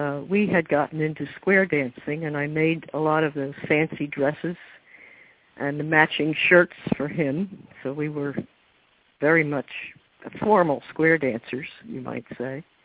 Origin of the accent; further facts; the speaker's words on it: Pennsylvania, United States; Well, I grew up in a suburb of Philadelphia, and I attended the University of Pennsylvania